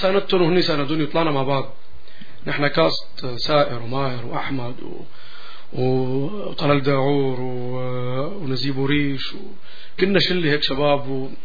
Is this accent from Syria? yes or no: yes; Syria; أنا انطلقت من سوريا وبفتخر